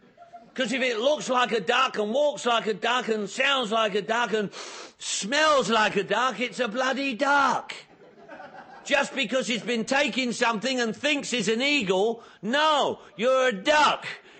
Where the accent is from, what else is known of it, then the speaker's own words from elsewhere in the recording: London, United Kingdom; I'm from London, England. Everybody drinks.